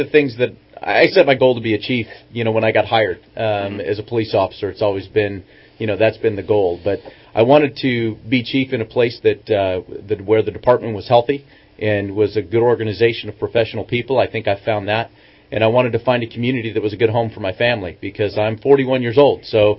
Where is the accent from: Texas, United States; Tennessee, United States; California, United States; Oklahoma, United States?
California, United States; Lodi; I was born and raised in Lodi, California, which is 9 miles from Stockton.